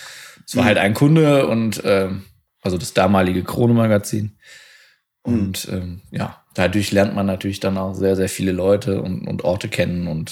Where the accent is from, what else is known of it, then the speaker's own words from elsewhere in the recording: Krefeld, North Rhine-Westphalia, Germany; also born or lived in Tönisvorst / Berlin; Und bis auf 3 Jahre Berlin habe ich eigentlich mein ganzes Leben in Krefeld verbracht. Also, ne? In Bockum.